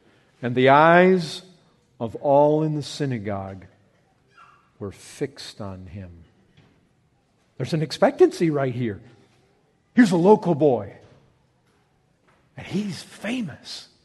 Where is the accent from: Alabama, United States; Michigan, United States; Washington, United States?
Michigan, United States; Paw Paw; I grew up in Pawpaw, Michigan. It's like that.